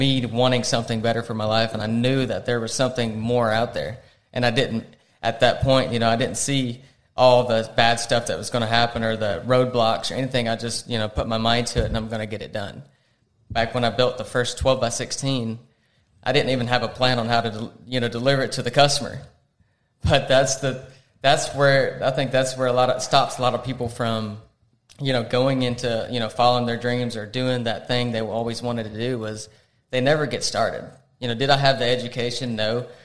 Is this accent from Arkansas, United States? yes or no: yes; Arkansas, United States; I am originally from Arkansas. Got in the industry by building a 12 by 16 shed. Like I said, I came from ranching, did a little bit of roofing